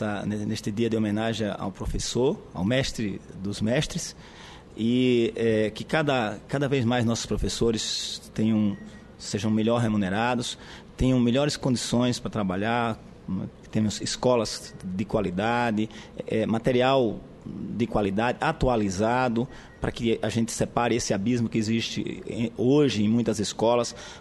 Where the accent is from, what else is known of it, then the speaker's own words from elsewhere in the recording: Nossa Senhora de Lourdes, Sergipe, Brazil; lá da cidade onde eu me criei, em Nossa Senhora de Lourdes